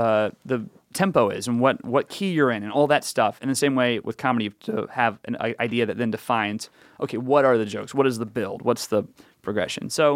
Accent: the South, United States; I grew up in the South, and I just, it was part of what you did.

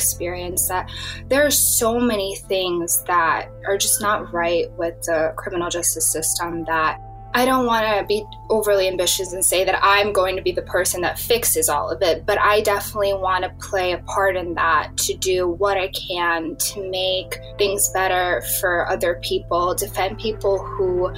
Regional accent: Brooklyn, New York, United States; born there; I was born in Brooklyn, New York. My parents were born in Ukraine, and my mom was a lawyer back in Ukraine.

